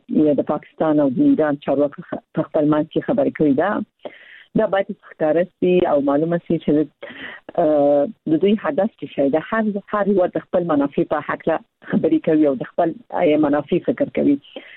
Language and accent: Pashto; Afghanistan; او د ترکیه یو افغان بس چې موږ افغان کډوال سره څنګه بد سلوک وکړ نو خو موږ افغان یو موږ مسلمان یو